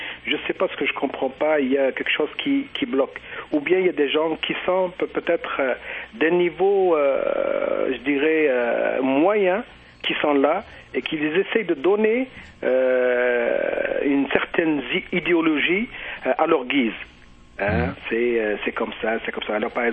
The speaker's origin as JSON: {"language": "French", "country": "Algeria", "said": "Mais moi, par exemple, en tant qu'Algérien"}